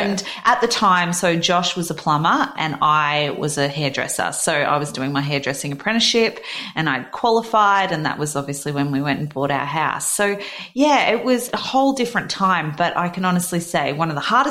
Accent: Albury-Wodonga, Australia; I grew up in Albury, Wodonga, so from the country, and that's where I met my husband, Josh.

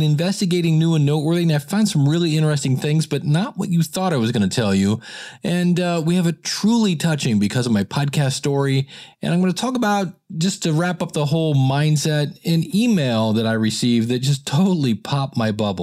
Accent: Akron, Ohio, United States; born there; also born or lived in Cleveland; I was born in Akron, Ohio. I lived

